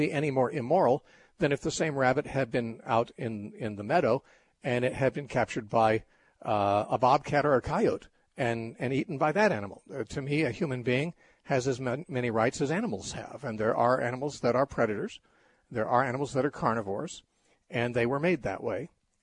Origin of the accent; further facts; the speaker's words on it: Los Angeles, California, United States; I was raised in Los Angeles area, and we just didn't hunt and we didn't farm.